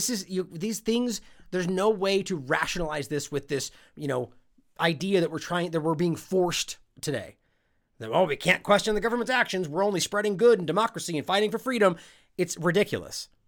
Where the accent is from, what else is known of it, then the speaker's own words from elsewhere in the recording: United States; I responded, hey, John, I am an American.